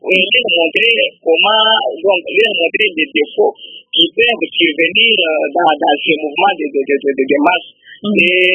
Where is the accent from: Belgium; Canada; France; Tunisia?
France; French Guiana; Il n'y a pas de loisirs chez nous en Guyane.